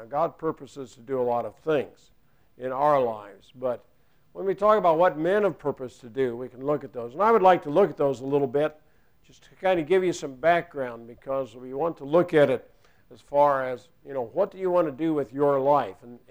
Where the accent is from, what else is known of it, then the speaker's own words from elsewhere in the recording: Iowa, United States; now in Wisconsin, United States; I grew up in Central Iowa.